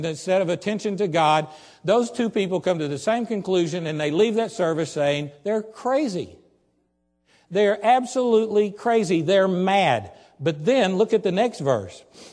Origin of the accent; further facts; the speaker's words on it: the South, United States; now in Nebraska, United States; Do you know, I'm from down south. I'm sure I've been up Nebraska long enough that I've lost all of my accent.